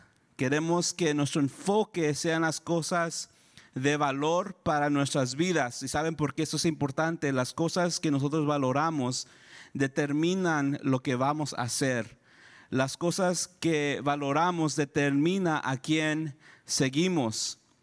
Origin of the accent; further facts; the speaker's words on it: Mexico City, Mexico; born there; yo nací en el 1984 en la Ciudad de México, que antes se decía el Distrito Federal